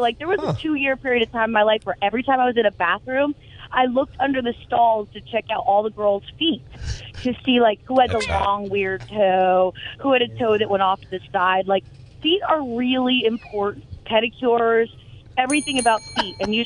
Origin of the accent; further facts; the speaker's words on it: East Coast, United States; it was really a odd moment for me because I grew up on the East Coast. I remember when it happened.